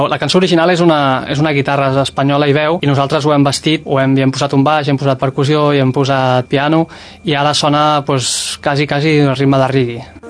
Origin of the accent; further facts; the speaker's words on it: Castellar del Vallès, Catalonia, Spain; born there; also born or lived in Barcelona; now in Sant Celoni, Spain; guitarrista, cantant, i bueno, jo vaig néixer a Castellà del Vallès, vaig viure a Barcelona 5 anys i ara des de fa 2 anys estic aquí a Sant Celoni.